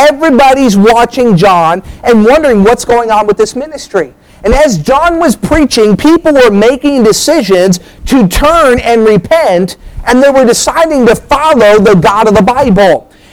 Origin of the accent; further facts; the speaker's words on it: New Hampshire, United States; As I think about Alabama, I grew up in New Hampshire.